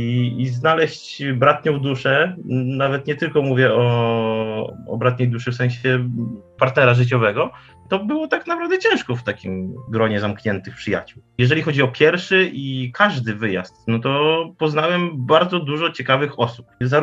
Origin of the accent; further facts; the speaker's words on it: Lublin Voivodeship, Poland; Ja jestem z małej wsi pod Lublinem.